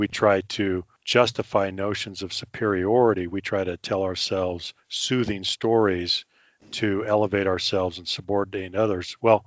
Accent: California, United States; also born or lived in Colorado / Washington, D.C. area / Europe / Asia; I've lived in Europe. I've lived in Asia. I grew up in Colorado and then California. So I was a West Coast kid in LA and then the Bay Area.

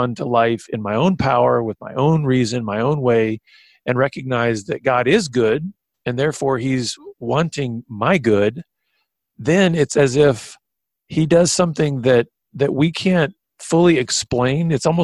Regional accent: Ireland; David, you're Scottish, I'm Irish. Man, we are totally different.

